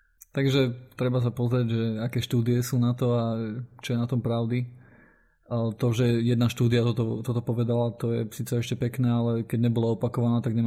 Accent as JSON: {"language": "Slovak", "country": "Hungary", "said": "ja som proti tomu odolný, pretože ja som Maďar"}